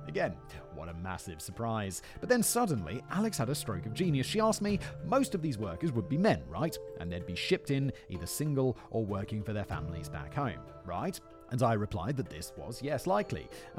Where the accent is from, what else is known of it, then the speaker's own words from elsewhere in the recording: Canada; But we've already established I love heat, perhaps as a result of growing up in Canada and getting sick of minus 40 and 6 feet of snow.